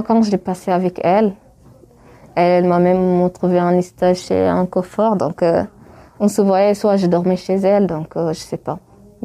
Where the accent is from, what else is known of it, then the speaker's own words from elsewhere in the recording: Eritrea; first language Bilen; French is a second language; Enfin, ma langue maternelle, c'est les bilènes, c'est pas les tigréniens. En Érythrée, on a 9 langues.